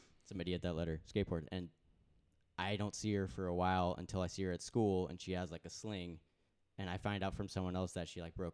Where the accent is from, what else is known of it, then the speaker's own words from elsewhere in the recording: Talent, Oregon, United States; Growing up in Southern Oregon, Talent, Oregon, where the talent comes from.